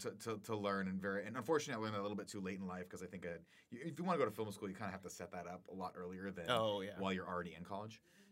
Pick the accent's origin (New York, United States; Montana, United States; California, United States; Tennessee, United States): California, United States; Riverside; You know, I grew up in Riverside, which is not a lot happening in that town.